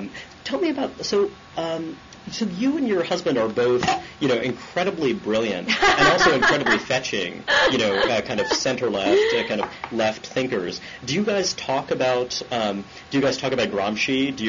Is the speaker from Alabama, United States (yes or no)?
no; Brooklyn, New York, United States; I grew up in Brooklyn, and I think I should.